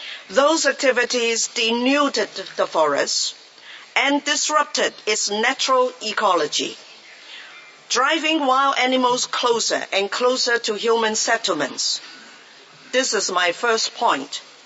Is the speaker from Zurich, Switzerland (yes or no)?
no; Geneva, Switzerland; I can't say welcome to Rome because this is not my home base. I come from Geneva.